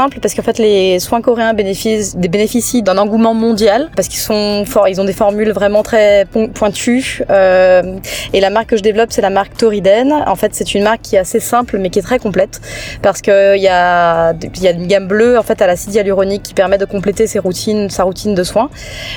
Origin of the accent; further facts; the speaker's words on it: Guadeloupe; born there; Je suis née en Guadeloupe et j'avais vraiment envie de préserver mon île.